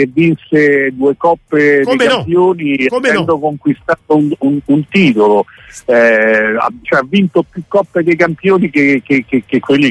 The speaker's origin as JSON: {"language": "Italian", "town": "Rome", "region": "Lazio", "country": "Italy", "said": "Io sono romano, insomma, ho seguito"}